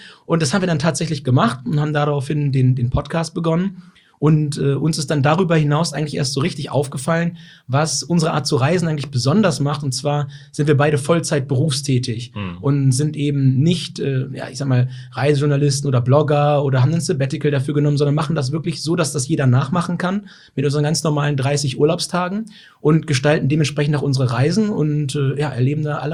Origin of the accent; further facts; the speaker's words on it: Lower Saxony, Germany; tatsächlich komme ich ganz ursprünglich aus dem Weserbergland, von einem ehemals kleinen Bauernhof und bin halt viel mit Tieren aufgewachsen in der Natur.